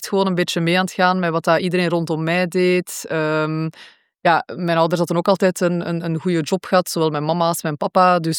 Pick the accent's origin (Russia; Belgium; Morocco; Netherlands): Belgium; Maar ja, al mijn vrienden waren in België. Ik ben van België, dus de keuze was logisch om terug naar België te komen.